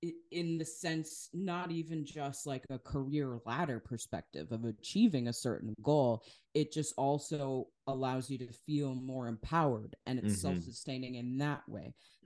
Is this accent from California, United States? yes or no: no; Wisconsin, United States; I'm from Wisconsin. And so Kenosha, what had happened there was really not far from where I lived